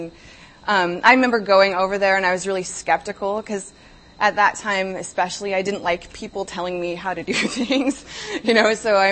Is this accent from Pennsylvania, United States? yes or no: no; Salt Lake City, Utah, United States; The Rock, we're from Salt Lake, The Rock in Salt Lake was really small